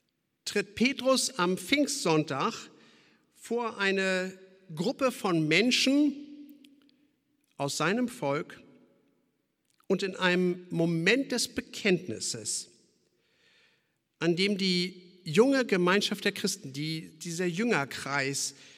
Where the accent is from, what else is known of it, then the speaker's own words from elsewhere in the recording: Schleswig-Holstein, Germany; born there; denn ich bin hier in Schleswig-Holstein geboren, was ein emotionales Gesamtkonzept bedeutet.